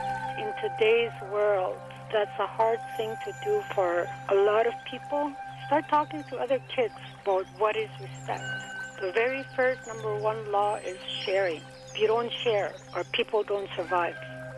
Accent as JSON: {"language": "English", "town": "Wallace Lake", "region": "Saskatchewan", "country": "Canada", "tie": "born or raised there", "said": "my First Nations language is Denisoutine. My hometown is in Wallace Lake in Northern Saskatchewan."}